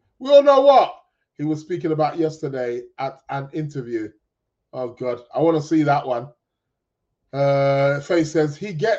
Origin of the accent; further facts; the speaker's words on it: London, United Kingdom; London is terribly sad news now. Makes me sad. It is. It's my hometown. Born and raised.